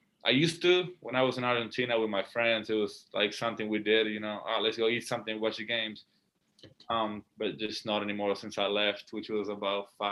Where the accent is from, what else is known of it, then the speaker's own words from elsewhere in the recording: Ireland; I'm from Ireland, and we eat steaks all the time.